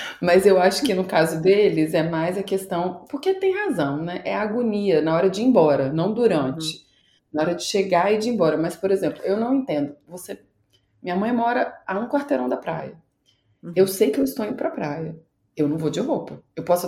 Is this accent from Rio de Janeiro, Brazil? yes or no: no; Vila Velha, Espírito Santo, Brazil; Porque eu sou da praia, eu sou de Vitória, eu sou de Vila Velha, assim, na praia mesmo.